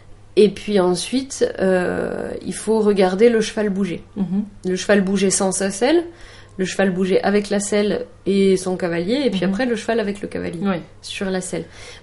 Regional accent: Auvergne-Rhône-Alpes, France; Mais sachant que je viens de Rhône-Alpes

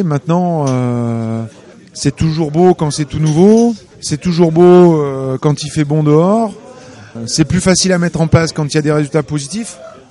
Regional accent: Le Mans, Pays de la Loire, France; Je viens du Mans, j'ai 45 ans, 2 enfants, mariés.

